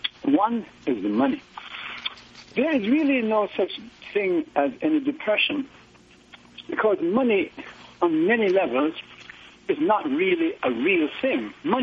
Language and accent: English; Jamaica; born there; moved away; I was born in Jamaica.